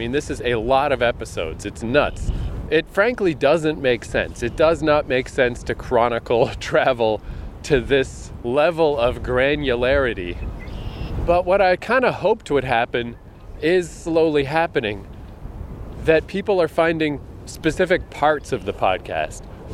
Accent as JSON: {"language": "English", "region": "New Brunswick", "country": "Canada", "said": "I'm back home, not all the way back home. I'm from New Brunswick."}